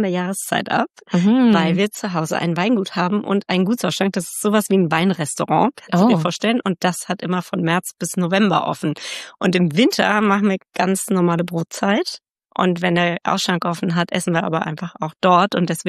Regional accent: Bischhausen, Hesse, Germany; ich komme aus Nordhessen ursprünglich, aus einem super, super klitzekleinen Dörfchen.

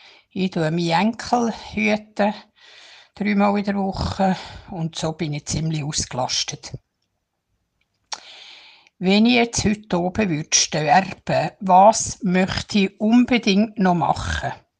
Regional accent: Bern, Switzerland; dieses Jahr 2023 74 Jahre alt. Ich komme aus der Schweiz, ursprünglich aus dem Kanton Bern.

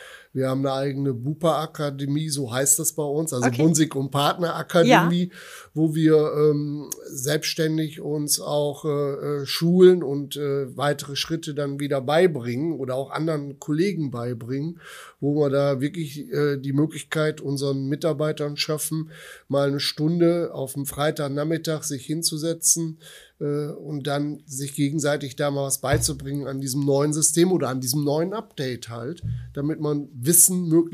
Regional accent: North Rhine-Westphalia, Germany; das ist meine Heimat. Ich bin im Prinzip hier groß geworden. Ich habe hier geheiratet. Ich habe hier im Prinzip meine Ausbildung gemacht.

